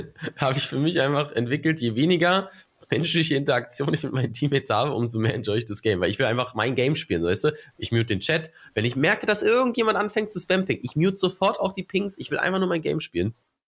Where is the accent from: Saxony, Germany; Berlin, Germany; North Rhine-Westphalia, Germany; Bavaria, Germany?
Berlin, Germany; Ich bin Berliner, geboren und aufgewachsen. Aber andere Seite. Also ich bin ja jetzt seit 7 Jahren fast Spandauer. Aber ich bin quasi genau auf der anderen Seite aufgewachsen, im östlichsten Osten Berlins. Aber schon immer Berliner.